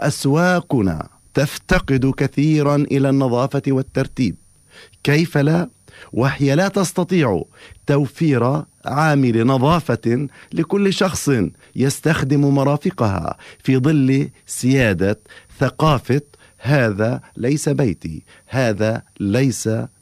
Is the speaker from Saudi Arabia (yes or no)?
no; Palestine; لتكون بلادنا فلسطين بكراها بمدنها بمخيماتها مثالا للنظافة كما كانت سابقا